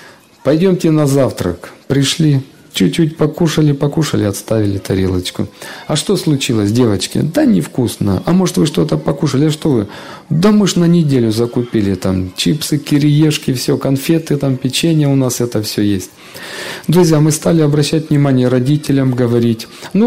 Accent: Kislovodsk, Stavropol Krai, Russia; я еще в детстве жил в Кисловодске

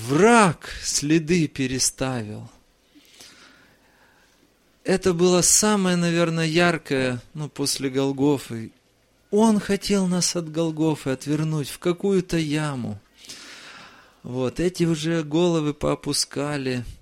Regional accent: Chișinău, Moldova; also born or lived in Russian Far East; Я из Кишинева, из Молдавии. Там служение совершаю, там вырос из детской группы и так дальше. Хотя родился далеко-далеко на Дальнем Востоке.

